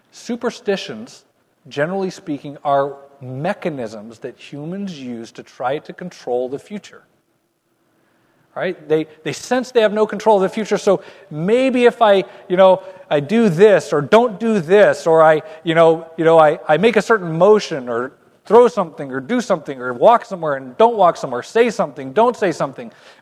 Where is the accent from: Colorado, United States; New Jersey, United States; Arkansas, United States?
Colorado, United States; I'm from the Colorado Mountains.